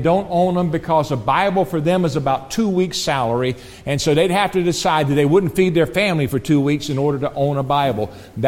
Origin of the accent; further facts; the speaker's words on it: Alabama, United States; also born or lived in Georgia, United States; I was born in Georgia. You want me to be a Georgian so you can put us in Alabama? Raised on a peanut farm in Alabama.